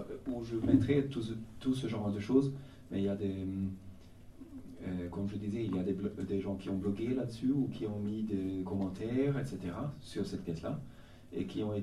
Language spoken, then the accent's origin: French; Stockholm, Stockholm County, Sweden; French is a second language; moi, je suis de Stockholm, et quand j'avais déménagé de Stockholm, et je suis revenu quelques années plus tard